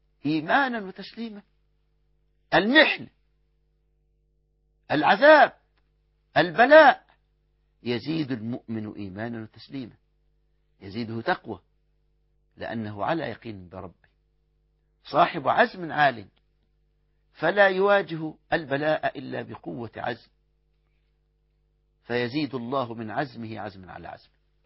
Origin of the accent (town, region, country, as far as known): Egypt